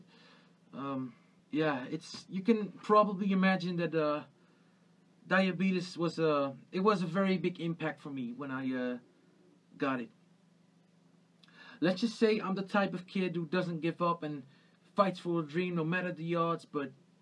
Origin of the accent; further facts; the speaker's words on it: Netherlands; I'm 20 years old, I'm from the Netherlands